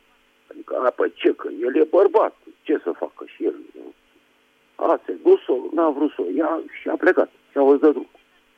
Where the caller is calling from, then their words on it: Bucharest, Romania; din București.